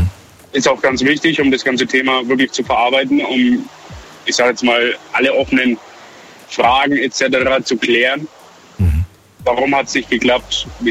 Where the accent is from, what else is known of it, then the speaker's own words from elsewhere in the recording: Bavaria, Germany; weil ich komme ja aus Bayern und bei uns war es ja doch ein wenig extrem.